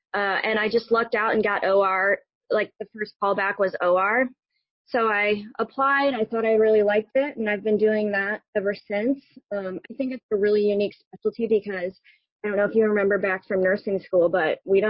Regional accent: St. Louis, Missouri, United States; I'm from St. Louis, Missouri, originally.

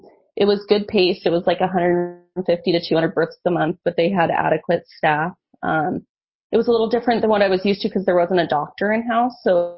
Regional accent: Craig, Colorado, United States; I took an assignment actually in the town I grew up in Craig. And I was staffed there for a year.

